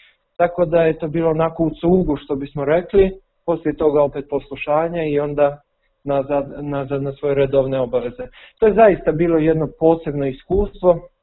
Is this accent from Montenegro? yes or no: yes; Pljevlja, Pljevlja Municipality, Montenegro; a pljevlja, odakle sam ja